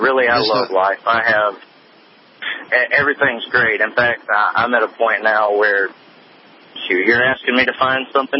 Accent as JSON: {"language": "English", "region": "Georgia", "country": "United States", "said": "I'm from Georgia."}